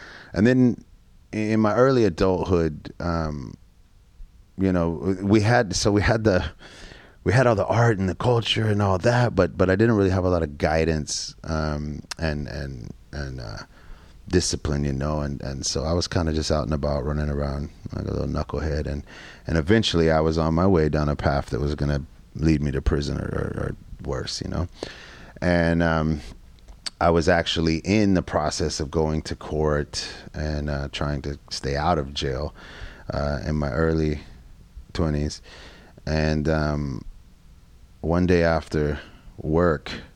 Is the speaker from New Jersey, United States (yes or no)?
no; Austin, Texas, United States; So growing up in South Texas, so I was born in Austin, and at one point my mom remarried.